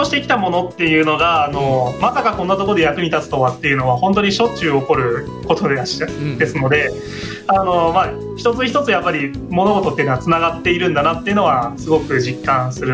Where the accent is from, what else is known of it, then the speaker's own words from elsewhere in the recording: Gamagori, Aichi, Japan; そうですね、あのでしあの私出身がそもそも東三河でして。